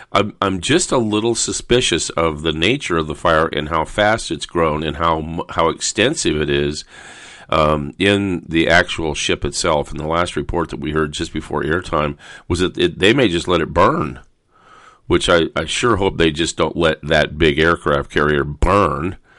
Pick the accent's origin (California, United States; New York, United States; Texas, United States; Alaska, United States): California, United States; El Toro; I grew up around El Toro Marine Base in Southern California, and of course, jets and aircraft